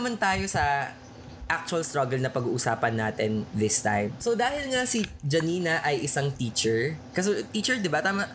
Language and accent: Tagalog; Central Luzon, Philippines; Kasi hindi ako taga Fairview, taga Bulacan ako.